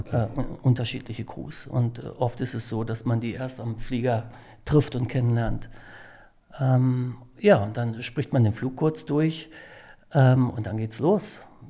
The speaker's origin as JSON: {"language": "German", "town": "Hanover", "region": "Lower Saxony", "country": "Germany", "tie": "born or raised there", "said": "dadurch, dass wir in meine Heimatstadt zurückgezogen sind, nach Hannover, sind natürlich da auch die Freunde, mit denen ich groß geworden bin."}